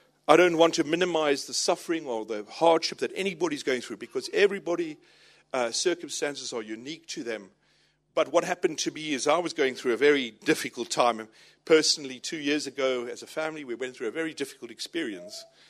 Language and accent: English; Durban, KwaZulu-Natal, South Africa; as a teenager growing up in Durban in South Africa.